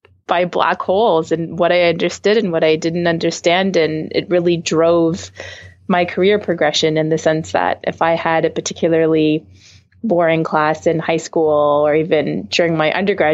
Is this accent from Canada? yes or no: yes; Rockland, Ontario, Canada; I grew up in Rockland, Ontario, which is about 45 minutes outside of Ottawa, which is the capital of Canada. And the night skies were dark and beautiful.